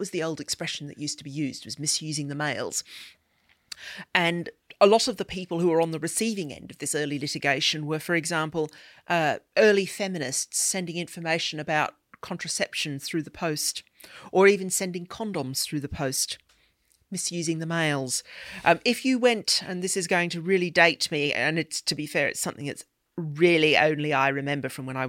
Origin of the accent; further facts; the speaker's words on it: Australia; I grew up in Australia